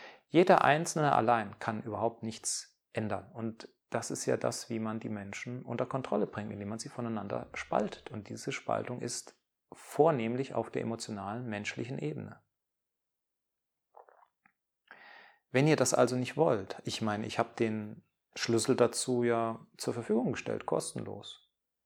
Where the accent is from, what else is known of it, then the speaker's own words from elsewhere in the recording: Germany; born there; moved away; Dort bin ich geboren und ich sehe, dass dieses Land Suizid begeht.